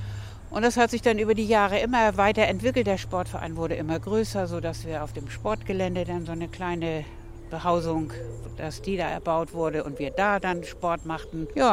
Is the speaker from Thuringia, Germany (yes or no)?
no; Münsterdorf, Schleswig-Holstein, Germany; Münsterdorf ist mein Heimat, das muss ich sagen. Bin hier wirklich zu Hus und bin hier auch gern.